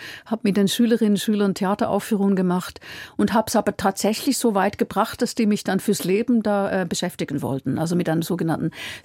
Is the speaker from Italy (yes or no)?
no; Zurich, Switzerland; Ich bin aufgewachsen am Zürcher See oder weit, weit oberhalb des Zürcher Sees. Und ich bin aufgewachsen in einem Tagungs- und Studienzentrum, was mein Vater geleitet hat.